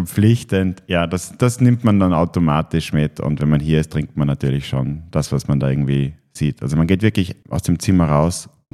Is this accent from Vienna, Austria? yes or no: yes; Vienna, Austria; ich komme aus Wien